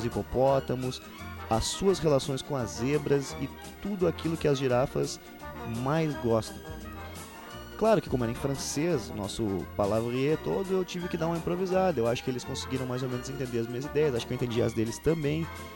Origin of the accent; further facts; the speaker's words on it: Rio Grande do Sul, Brazil; só porque eu sou ruivo, só porque eu sou gaúcho